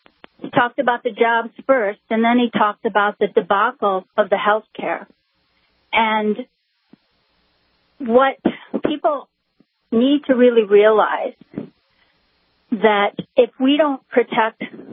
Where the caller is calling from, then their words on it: Michigan, United States; Hi, I'm not from Michigan, North Dakota. I'm from Michigan.